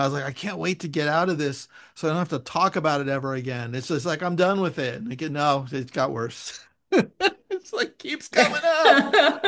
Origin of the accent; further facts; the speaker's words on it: Millbrae, California, United States; also born or lived in San Francisco; now in Los Angeles, United States; up near the airport in San Francisco. I grew up in Millbrae, and then I lived